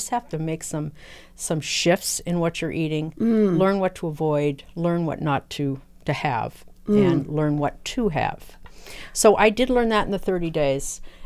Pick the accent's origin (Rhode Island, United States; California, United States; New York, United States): California, United States; now in Mansfield, United States; California.